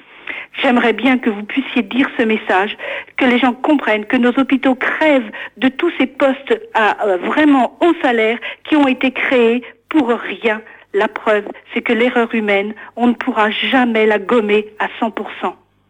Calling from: Pays de la Loire, France; de Annay-en-Ménéan, en Loire-Atlantique. Je suis infirmière à la retraite

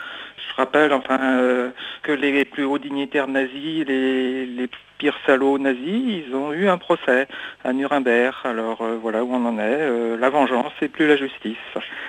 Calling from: Nantes, Pays de la Loire, France; de Nantes et je suis devant mon poste de télé.

